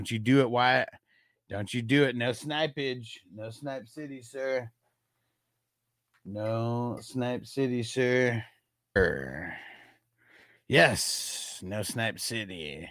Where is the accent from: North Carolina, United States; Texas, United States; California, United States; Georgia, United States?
California, United States; San Diego; because I'm originally from San Diego and the San Diego Chargers.